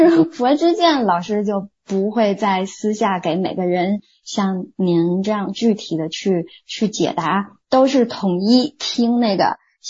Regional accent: China; 反正我去的时候就我一个中国人

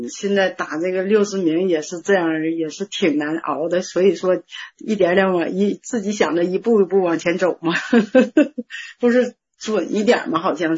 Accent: Heilongjiang, China; now in Yiwu, China; 是黑龙江人，现在在义乌。

